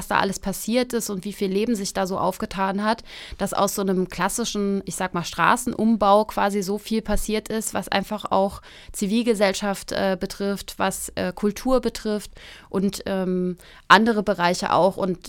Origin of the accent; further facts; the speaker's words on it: Kassel, Hesse, Germany; Also ich bin in Kassel aufgewachsen und habe auch zeitweise im Vorderen Westen zum Beispiel gewohnt und war aber von 2012 zweieinhalb Jahre zum Beispiel gar nicht in Kassel, habe in Hannover gearbeitet und gelebt und bin dann zurückgekommen